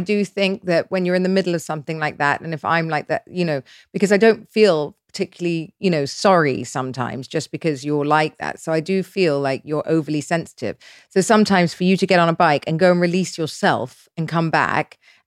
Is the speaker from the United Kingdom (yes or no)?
yes; United Kingdom; I'm British.